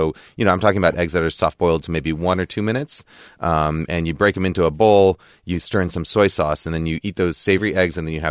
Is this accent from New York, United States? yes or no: yes; New York, United States; And I mean, I grew up in New York, so a really good fresh bagel with cream cheese.